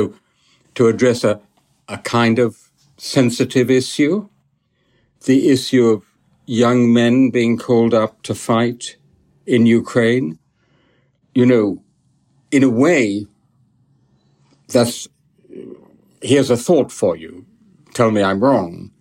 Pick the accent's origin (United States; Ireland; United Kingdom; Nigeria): United Kingdom; if I, as a Brit, you may remember we had an empire for a few centuries